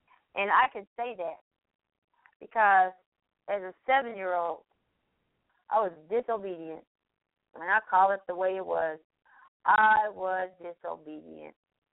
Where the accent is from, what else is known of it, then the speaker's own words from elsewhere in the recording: the South, United States; because I grew up in the South and that's what we ate, and I thought it was good.